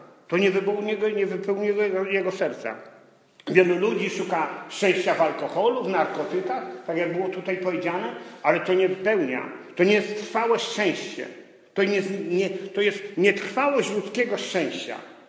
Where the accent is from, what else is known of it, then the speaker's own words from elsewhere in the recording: Kutno, Łódź Voivodeship, Poland; Urodziłem się w bogatej rodzinie. Moi rodzice byli jednymi z najbogatszych ludzi w Kutnie.